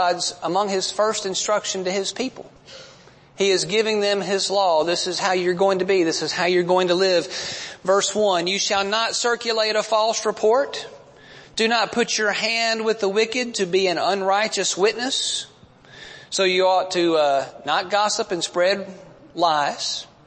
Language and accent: English; Georgia, United States; for me, growing up in South Georgia, that's sulfur water.